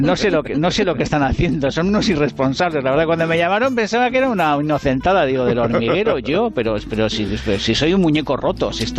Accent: Basque Country, Spain; Yo soy vasco, soy un tío de principios.

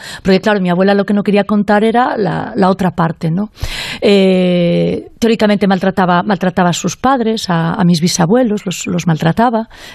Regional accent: A Estrada, Galicia, Spain; Yo, por ejemplo, no ni siquiera me crié en Vila García, me crié en otra, en Astrada, en la zona de Tabeirós

